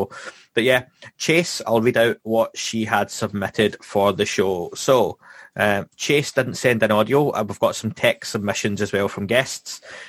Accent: Scotland, United Kingdom; my background and where I'm from Scotland

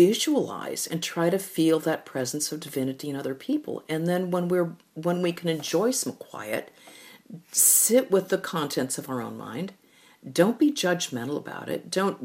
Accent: United States; everyone else be damned because I'm free, I'm an American.

